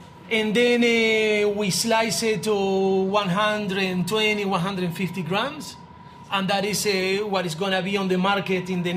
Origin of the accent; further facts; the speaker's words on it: Uruguay; English is a second language; moved away; I am from Uruguay in South America, a very small country between Argentina and Brazil and the Atlantic Ocean. And yes, it's a tiny country.